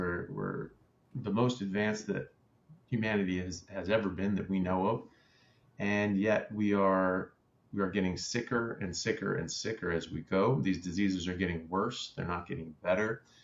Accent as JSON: {"language": "English", "country": "United States", "lives_now": "Australia", "said": "I'm an American medical doctor. I currently practice in Australia."}